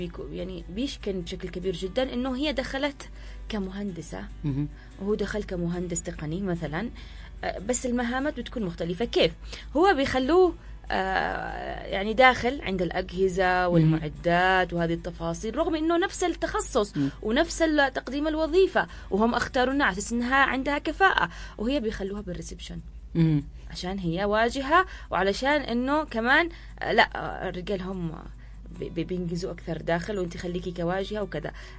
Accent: Yemen

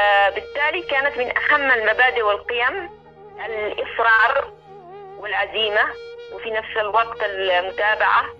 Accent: Yemen; أنا مواطنة يمنية عادية

